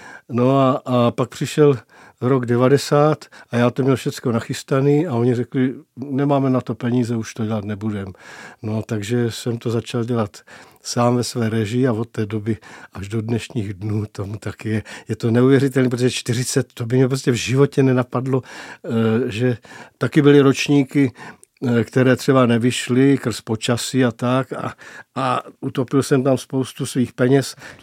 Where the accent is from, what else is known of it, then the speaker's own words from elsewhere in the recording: Ústí nad Orlicí, Pardubice Region, Czechia; moved away as an adult; No, to je moje rodiště totiž. Tam já jsem až do maturity bydlel, pak jsem šel do Brna na pedagogickou fakultu.